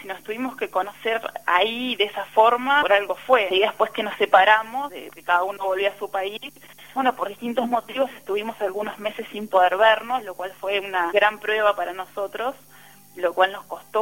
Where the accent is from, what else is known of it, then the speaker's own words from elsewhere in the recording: Uruguay; soy de Uruguay, tengo 24 años.